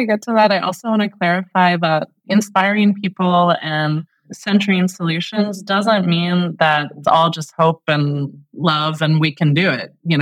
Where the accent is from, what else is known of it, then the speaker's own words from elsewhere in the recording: United States; As an American, there's a bit of a stereotype that's true of like, everything's awesome.